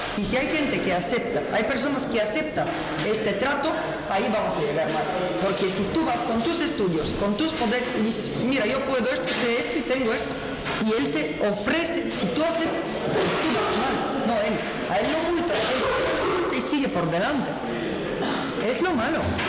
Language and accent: Spanish; Bulgaria; Spanish is a second language; now in Spain; A ver, yo personalmente llegué de Bulgaria y yo llegué no por la necesidad de buscar un trabajo, yo llegué simplemente porque mis padres se habían llegado un año antes